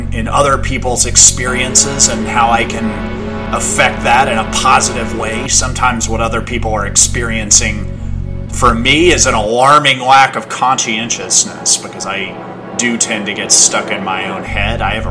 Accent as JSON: {"language": "English", "town": "Chicago", "region": "Illinois", "country": "United States", "moved": "yes", "lives_now": "West Coast, United States", "said": "I came here from Chicago and I had a number of friendships that were based largely on the practice of sitting around and talking smack about other people in the room. And when I moved to the West Coast"}